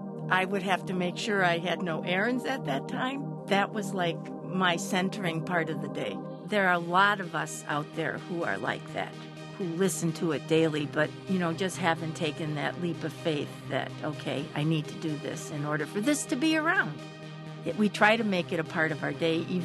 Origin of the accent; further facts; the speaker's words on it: Madison, Wisconsin, United States; We're from Madison, Wisconsin.